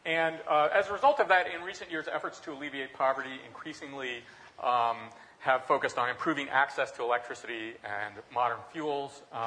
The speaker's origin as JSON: {"language": "English", "town": "Berkeley", "region": "California", "country": "United States", "said": "Both, so. Yeah, exactly, from Berkeley"}